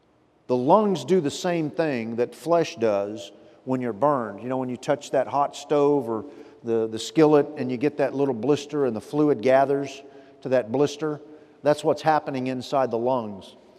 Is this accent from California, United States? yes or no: no; Fort Worth, Texas, United States; In fact, as a kid growing up in Fort Worth, making jokes about Dallas